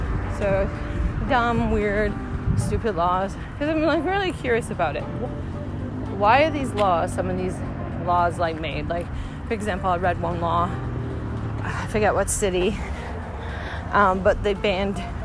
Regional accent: Canada; So I'm from Canada, so let's see what I am breaking.

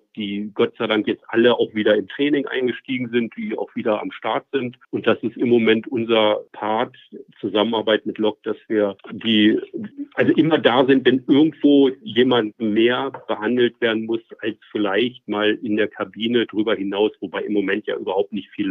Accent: Lower Saxony, Germany; born there; now in Leipzig, Germany; bin aber kein Leipziger, bin echt gebürtiger Niedersachse. Ich traue es mich nicht zu sagen, aber es ist so. Aber lebe schon lange hier. Bin eingemeindet.

